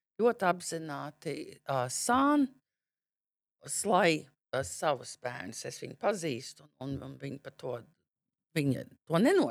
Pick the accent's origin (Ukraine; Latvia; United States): United States; kad es uzaugu Amerikā